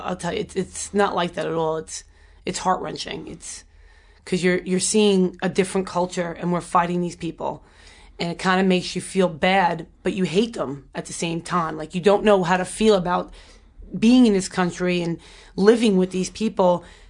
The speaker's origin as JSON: {"language": "English", "region": "New York", "country": "United States", "said": "probably because I'm a New Yorker and I'm so outspoken."}